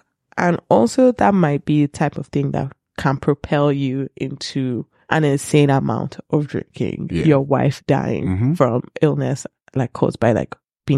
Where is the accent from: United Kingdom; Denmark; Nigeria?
Nigeria; I love Nigerian women, and like, I love being a Nigerian woman, but being a Nigerian woman in this society is sucky.